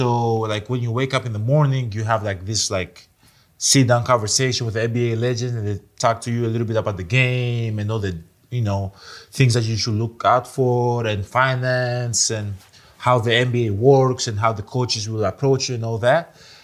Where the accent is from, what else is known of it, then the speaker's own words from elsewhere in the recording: Greece; English is a second language; moved away as an adult; now in United States; I came from Greece. I didn't know what the cards was about.